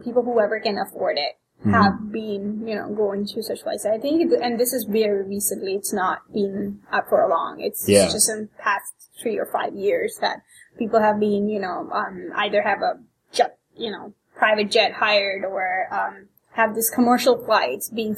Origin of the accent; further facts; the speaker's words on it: India; I'm from India, and back there, picking out constellations, you're not going to find them because it's so much pollution.